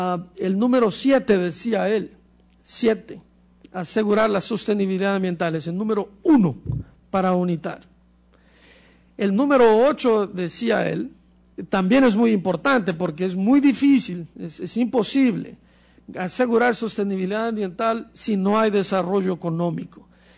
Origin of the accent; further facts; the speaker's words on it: Ecuador; Yo vengo de Ecuador, soy ecuatoriano